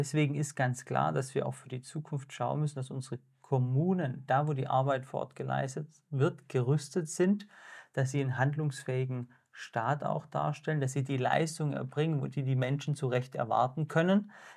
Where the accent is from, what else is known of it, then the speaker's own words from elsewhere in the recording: Baden-Württemberg, Germany; ich komme aus dem Hohenlohischen, also die andere Seite von Baden-Württemberg. Bin 31 Jahre alt, verheiratet, zwei Kinder